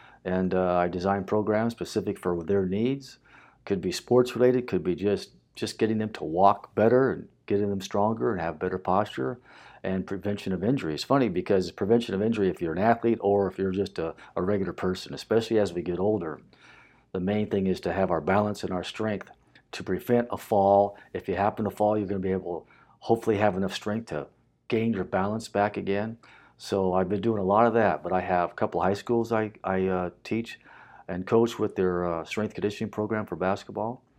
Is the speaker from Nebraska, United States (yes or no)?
yes; Lincoln, Nebraska, United States; growing up in Lincoln, Nebraska, where everything they had was football.